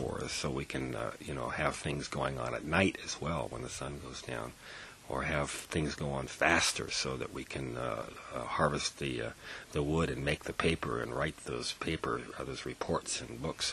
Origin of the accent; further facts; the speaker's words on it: California, United States; now in Oregon, United States; I know that you're being affected up here in Oregon. I come from the Bay Area, and the coho salmon down there